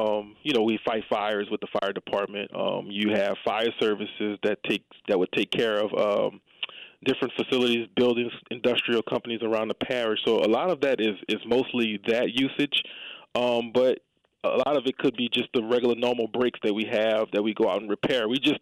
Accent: Marrero, Louisiana, United States; First, I'm from the West Bank, Marrero.

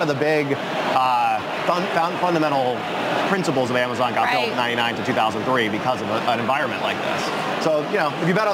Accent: Florida, United States; I grew up in Florida. We know when a hurricane is coming.

